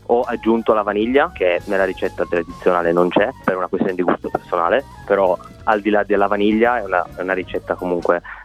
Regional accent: Turin, Piedmont, Italy; Guarda, io sono di Torino, da noi le chiamiamo o bugie o chiacchiere.

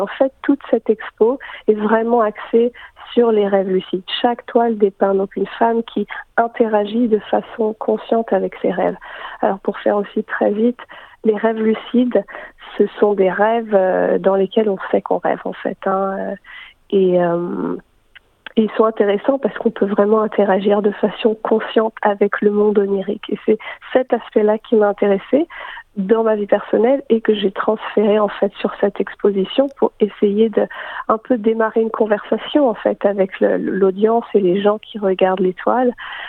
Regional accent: Russia; now in Melbourne, Australia; Alors, je suis une artiste russe, principalement.

